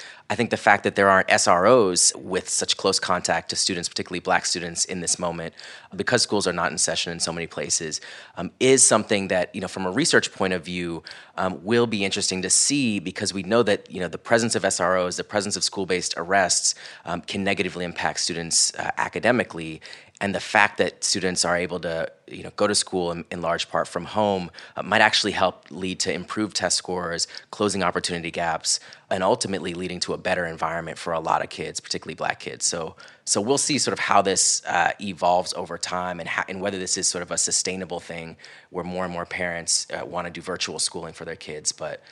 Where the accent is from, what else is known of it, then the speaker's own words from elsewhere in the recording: Florida, United States; growing up in Central Florida. I went to a predominantly white elementary school. It was really conservative. It was a private school. I was like one of only a handful of Black kids in the entire, you know, school.